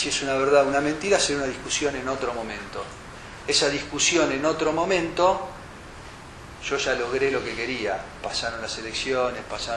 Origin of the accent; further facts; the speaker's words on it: Argentina; Entonces, ¿vos vas a tirar a la basura como argentino todo eso?